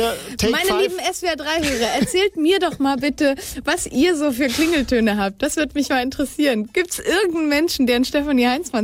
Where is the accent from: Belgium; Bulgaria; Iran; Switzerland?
Switzerland; now in Hamburg, Germany; Ich bin eine Schweizerin in Hamburg.